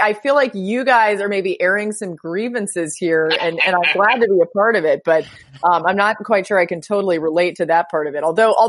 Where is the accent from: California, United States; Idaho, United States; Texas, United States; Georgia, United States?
Georgia, United States; Atlanta; born there; also born or lived in Celebration, United States; Okay, so I was born in Atlanta, but I did live in Celebration, Florida for a while